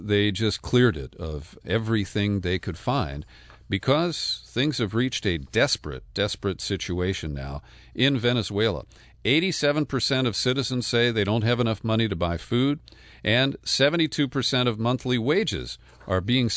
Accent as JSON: {"language": "English", "town": "Cincinnati", "region": "Ohio", "country": "United States", "tie": "born there", "lives_now": "Oakland, United States", "said": "I was born in the Buckeye State in Cincinnati, and I feel the pain that Cleveland waited 52 years for this championship."}